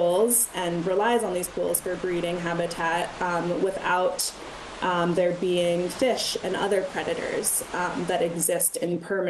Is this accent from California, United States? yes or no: no; New York City, New York, United States; I grew up in New York City, which we all know, you know, does not have very much nature.